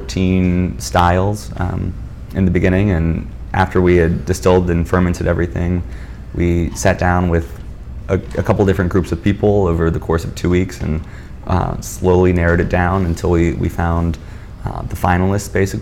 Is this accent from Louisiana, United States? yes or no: yes; Morgan City, Louisiana, United States; moved away as an adult; I am from Morgan City. I left the state to go to college, which is where I met my business partner.